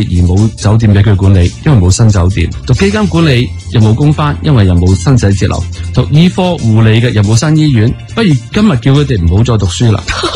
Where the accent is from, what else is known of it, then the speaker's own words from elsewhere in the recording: Hong Kong; 令我哋香港人而家仲未满意嘅嘢